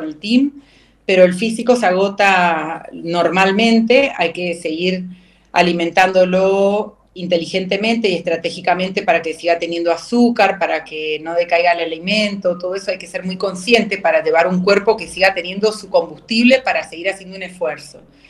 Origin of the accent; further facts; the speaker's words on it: Potrerillos, Mendoza, Argentina; porque de chiquita siempre me crié en Potrerillos, en El Salto.